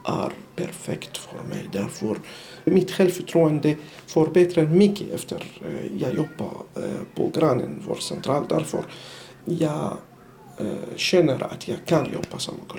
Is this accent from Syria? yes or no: yes; Syria; now in Sweden; Jag kommer från Syrien. Och jag studerar nu för att jobba som ögonläkare här i Sverige.